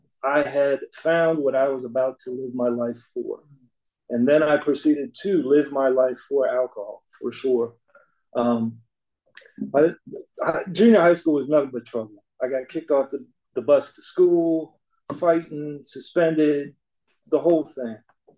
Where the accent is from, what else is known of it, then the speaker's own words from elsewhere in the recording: Alexandria, Virginia, United States; born there; My dad was a DC firefighter. I was born in Alexandria, Virginia, just south of DC.